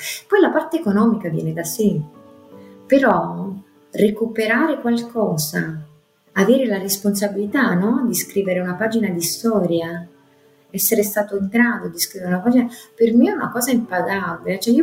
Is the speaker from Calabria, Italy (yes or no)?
no; Gragnano, Campania, Italy; Noi che siamo di Gragnano abbiamo prima realizzato i nostri progetti